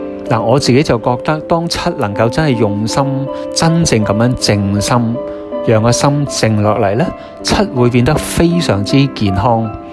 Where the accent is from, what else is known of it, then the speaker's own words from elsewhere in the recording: Hong Kong; 因为我哋香港人真系太紧张、太大压力。